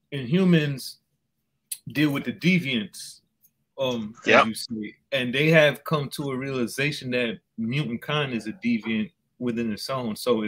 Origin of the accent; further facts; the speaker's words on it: Bronx, New York, United States; No, I'm from the Bronx, so of course, like, I could definitely resonate with a whole lot of stories